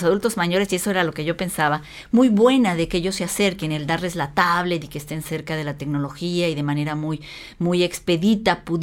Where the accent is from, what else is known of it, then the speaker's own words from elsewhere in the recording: Mexico; también en mi país, en México, hay una expectativa de vida que ha ido aumentando.